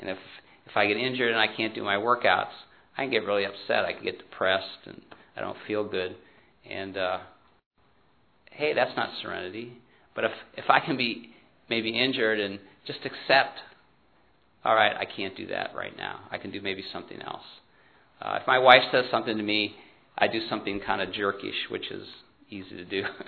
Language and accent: English; Cincinnati, Ohio, United States; I'm from Cincinnati.